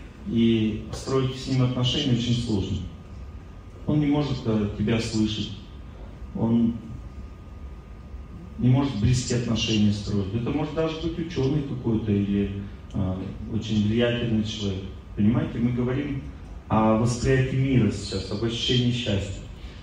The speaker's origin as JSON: {"language": "Russian", "country": "Russia", "said": "Ну, я же из России."}